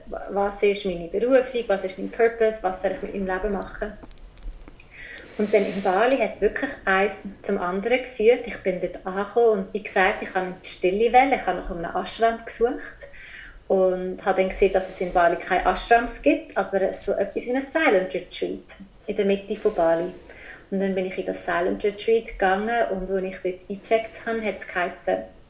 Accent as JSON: {"language": "German", "country": "Switzerland", "lives_now": "Indonesia"}